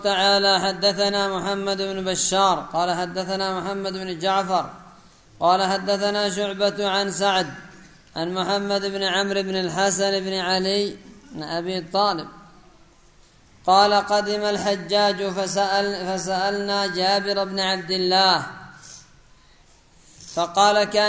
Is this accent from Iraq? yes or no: no; Yemen; خاصة المناطق الجنوبية عندنا في اليمن تجد الصلاة طيبة